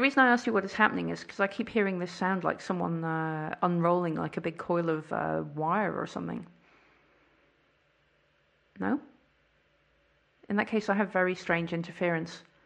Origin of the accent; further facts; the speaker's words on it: United Kingdom; I'm British, not really.